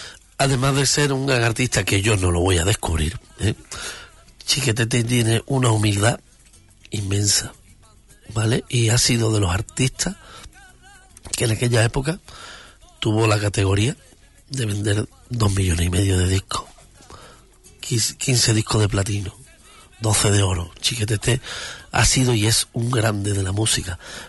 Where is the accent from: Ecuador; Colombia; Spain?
Spain; Huelva, Andalusia; Yo amo a Huelva porque es mi tierra, ¿no? Que nadie me diga nada de Huelva